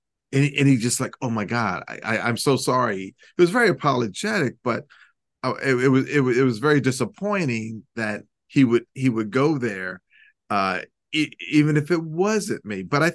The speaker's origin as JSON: {"language": "English", "town": "Atlantic City", "region": "New Jersey", "country": "United States", "tie": "born or raised there", "said": "growing up in Atlantic City, New Jersey, where we did have a pretty good size gay community."}